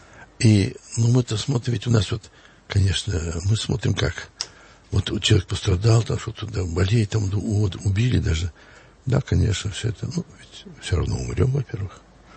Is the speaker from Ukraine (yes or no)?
no; Zaraysk, Moscow Oblast, Russia; в храме, в котором я вырос, в Зарайске.